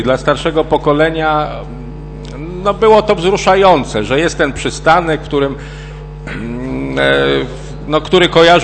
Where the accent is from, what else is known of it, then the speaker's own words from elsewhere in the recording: Poznań, Greater Poland Voivodeship, Poland; Ja rozumiem, że my poznaniacy mamy no, takie podejście bardziej konkretne.